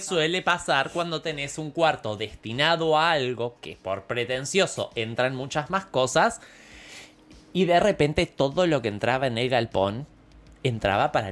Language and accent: Spanish; Argentina; pues somos argentinos, señores.